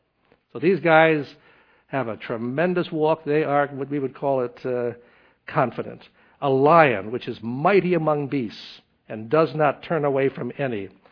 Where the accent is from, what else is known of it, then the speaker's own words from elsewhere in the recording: Tennessee, United States; she said, I'm from Tennessee, which I am also